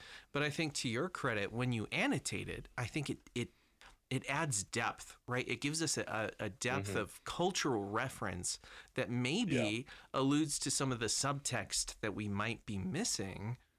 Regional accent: United Kingdom; I only give you shit because I'm British.

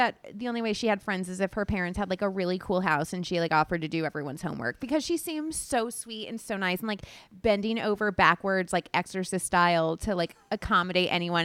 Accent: Florida, United States; And I can say that I'm from Florida.

